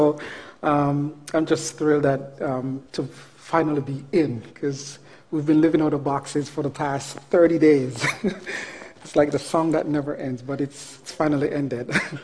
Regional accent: Jamaica; when I was growing up in Jamaica, I was given certain nicknames

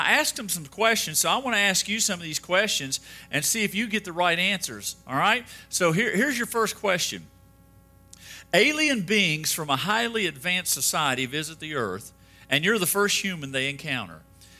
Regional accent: West Virginia, United States; I'll tell you a little bit about myself. I grew up in West Virginia.

